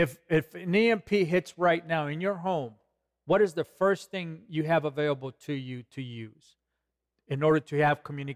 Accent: California, United States; when I look at the headlines and I look at people in California, my home state

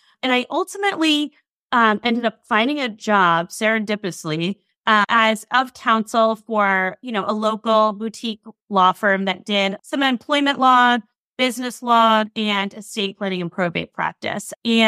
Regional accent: Rhode Island, United States; I didn't mention this, but I'm from Rhode Island. It's, you know, a small state.

